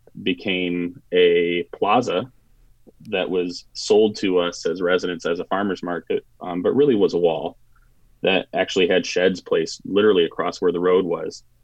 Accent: Detroit, Michigan, United States; also born or lived in New York City; I grew up in Detroit. I spent the first 28 years of my life there and then moved to New York City with my wife in 2008. And we came back home in 2013

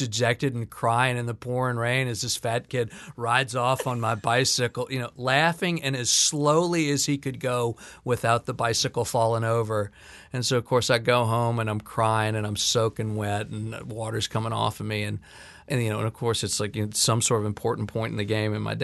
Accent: New Orleans, Louisiana, United States; not the least of which is just growing up in New Orleans, where there was.

